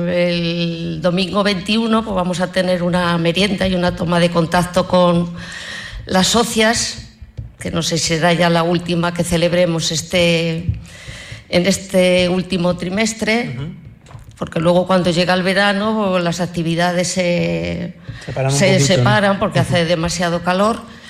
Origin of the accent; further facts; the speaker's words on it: Valladolid, Castile and León, Spain; Es mi tierra, yo soy vallisoletana.